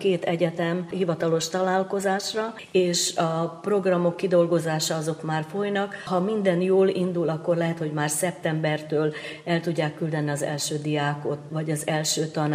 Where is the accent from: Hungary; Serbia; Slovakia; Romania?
Slovakia; Upper Hungary; now in Washington, United States; Az én esetemben én Felvidékről való vagyok. 12 éve vagyunk itt Washingtonban